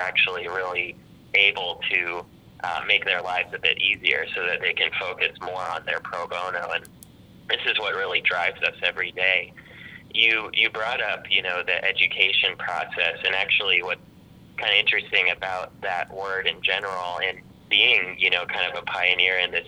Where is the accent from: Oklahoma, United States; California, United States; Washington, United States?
California, United States; I grew up in the Silicon Valley, kind of close to Palo Alto